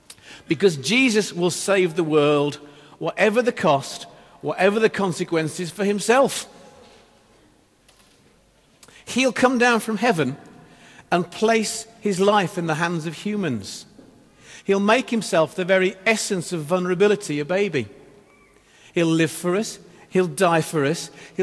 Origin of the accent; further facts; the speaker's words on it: England, United Kingdom; moved away; people are fascinated by us because we're English and because they can mock us about the test. They're fascinated by the story of us coming over here to this little corner of the world from England.